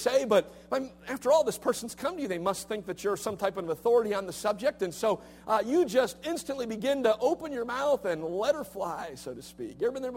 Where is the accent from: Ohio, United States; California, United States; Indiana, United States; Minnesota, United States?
Ohio, United States; Cleveland; I grew up on West 128th Street in Cleveland, Ohio. And we had lots of friends in the neighborhood.